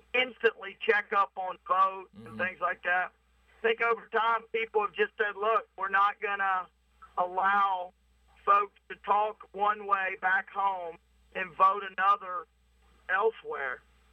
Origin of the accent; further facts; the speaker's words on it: Arkansas, United States; Look, I grew up in South Arkansas, where you know, several decades ago